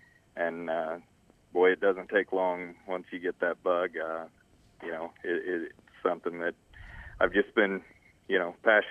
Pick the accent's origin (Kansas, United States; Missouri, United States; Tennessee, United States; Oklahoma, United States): Kansas, United States; Emporia; You know, I grew up in Emporia, Kansas, born and raised, fished a lot as a kid.